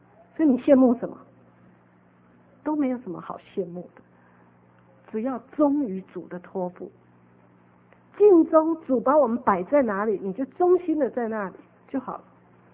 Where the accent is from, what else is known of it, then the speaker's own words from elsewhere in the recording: Taiwan; now in Los Angeles, United States; 虽然我从台湾出来的时候几乎大多数人都不赞成，我的父母也不赞成，很多爱我的都不赞成那可是我很清楚是神的旨意，所以我就到了洛杉矶